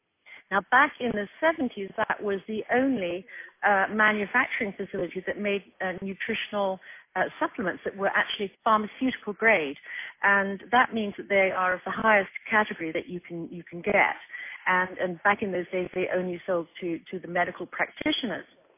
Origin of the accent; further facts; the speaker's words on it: Bermuda; Gabi already told you I'm originally from Bermuda.